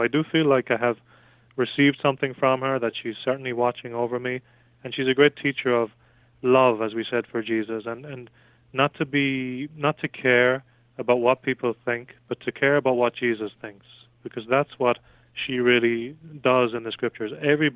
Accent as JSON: {"language": "English", "region": "west of Ireland", "country": "Ireland", "said": "I'm from Ireland, west of Ireland, so I've seen"}